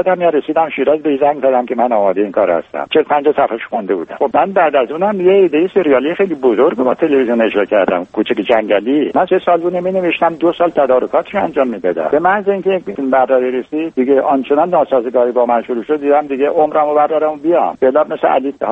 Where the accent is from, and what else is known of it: Khuzestan, Iran; born or raised there